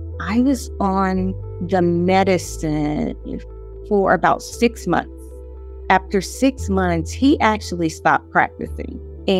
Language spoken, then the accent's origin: English; Winston-Salem, North Carolina, United States; born there; I was born in Winston-Salem, North Carolina.